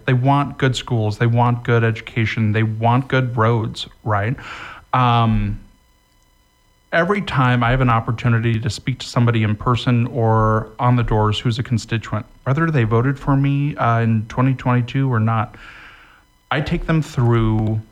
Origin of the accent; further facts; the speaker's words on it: Evergreen, United States; I was born and raised in Evergreen, and I know what those people.